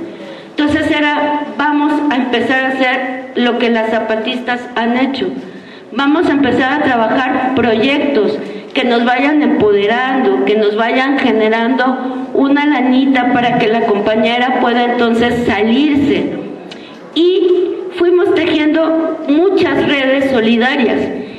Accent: Mexico City, Mexico; soy de la Ciudad de México y luego pues, sí se me salen las groserías así

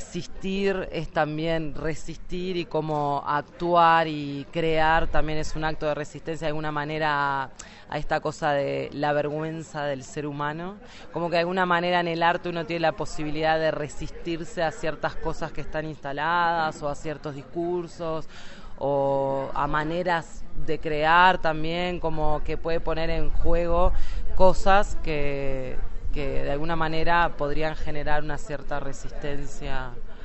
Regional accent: Montevideo, Uruguay; vengo de Montevideo, Uruguay.

